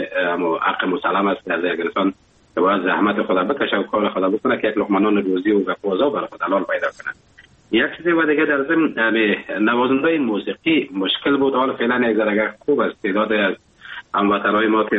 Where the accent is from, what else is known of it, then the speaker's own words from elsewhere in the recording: Afghanistan; now in Germany; وقتی که من اروپا آمدم، آلمان آمدم،